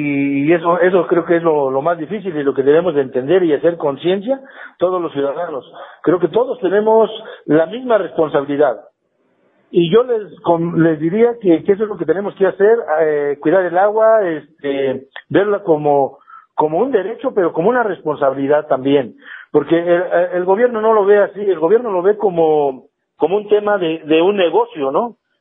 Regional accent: Mexico; nosotros somos mexicanos y tenemos derecho

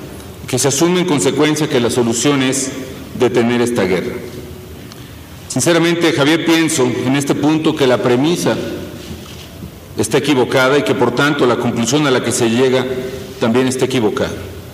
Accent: Mexico

